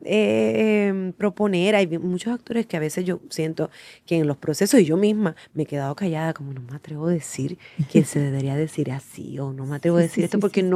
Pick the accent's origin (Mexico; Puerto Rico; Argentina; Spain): Puerto Rico; Barranquitas; Yo soy de Barranquitas